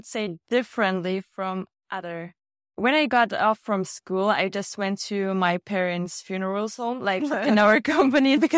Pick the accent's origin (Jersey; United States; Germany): Germany; I'm 30 years old. I'm from Germany. I'm a photographer. I'm right now in Bali and leaving next Tuesday.